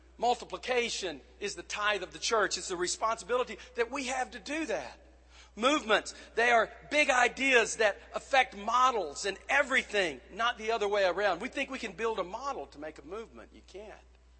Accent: Texas, United States; But I'm from East Texas with 1,000 people.

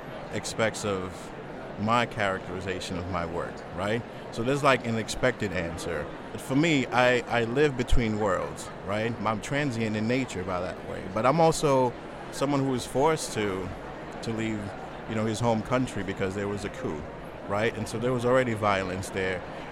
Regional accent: New York City, New York, United States; But the other part of it was growing up in Queens, New York. Like there was a lot of drama

